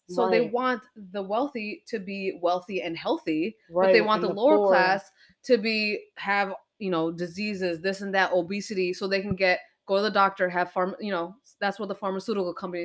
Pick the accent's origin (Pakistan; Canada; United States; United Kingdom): Pakistan; And also, I feel like it's different because I'm Pakistani, he's Pakistani.